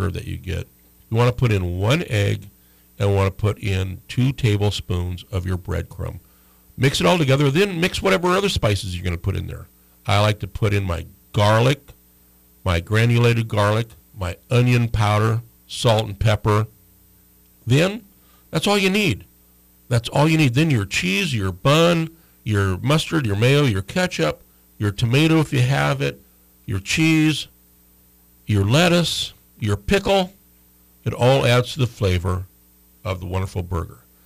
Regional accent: Fairbanks, Alaska, United States; Growing up in Fairbanks, that's the cheese we got, and I still like my Velveeta cheese.

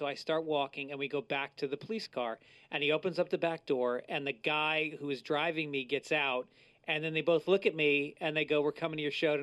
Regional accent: New York, United States; moved away as an adult; I grew up in New York, and I've been here for 25 years. I'm soft.

